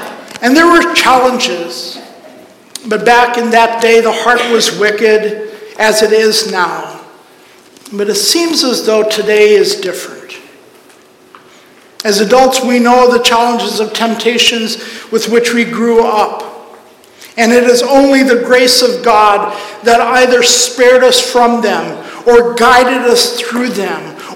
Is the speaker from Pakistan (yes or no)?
yes; Pakistan; Growing up in Pakistan, it took 2 weeks for an airmail letter to get from Pakistan to the U.S.